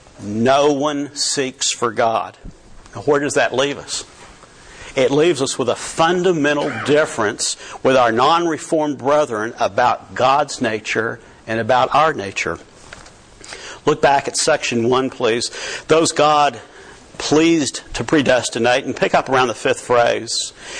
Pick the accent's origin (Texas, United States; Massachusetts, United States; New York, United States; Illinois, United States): Texas, United States; Richardson; I have got a cousin about 6 months older than me, and we grew up together in Richardson.